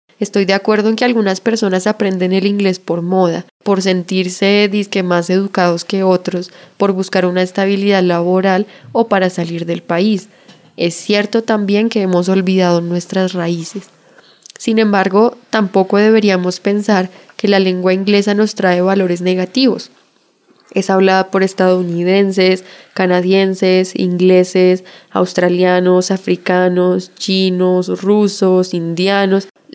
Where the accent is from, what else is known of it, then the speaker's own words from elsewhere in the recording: Colombia; somos colombianos aprendiendo una lengua extranjera y siempre lo seremos.